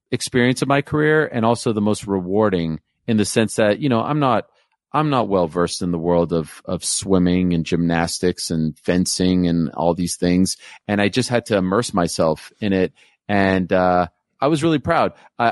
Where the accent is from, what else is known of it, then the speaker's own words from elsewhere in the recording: Canada; especially working for the CBC as a Canadian.